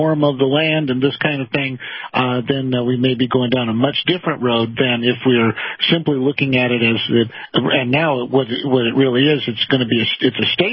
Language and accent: English; United States; as I was growing up in America, we always thought that the civil rights movement was a good thing